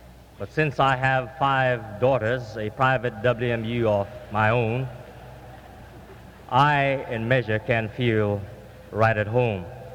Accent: Wahiawa, Hawaii, United States; to hold Christian services in a little open-air pavilion in my hometown in Wahiawa, Hawaii.

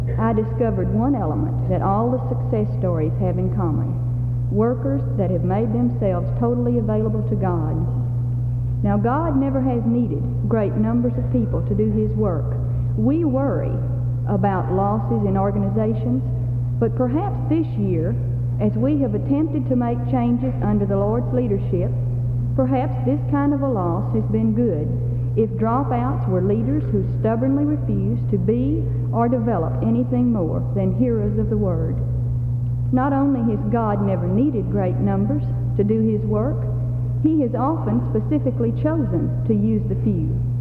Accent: Dallas, Texas, United States; from Dallas, Texas.

